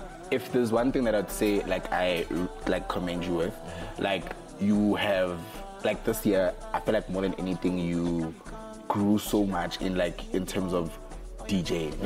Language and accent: English; Johannesburg, Gauteng, South Africa; Obviously, I grew up in Joburg